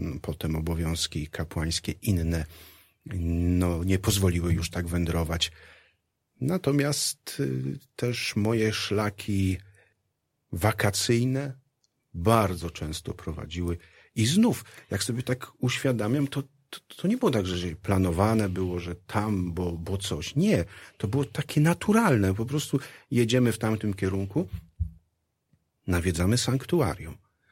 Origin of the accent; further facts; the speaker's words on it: Gorlice, Lesser Poland, Poland; Ja pochodzę z Gorlic i dwa sanktuaria, które pamiętam od dzieciństwa, z rodzicami odwiedzaliśmy.